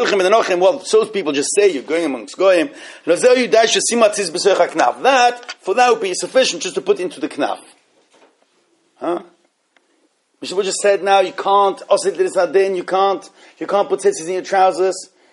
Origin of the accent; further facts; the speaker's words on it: Switzerland; I can tell you that personally, I was brought up in Switzerland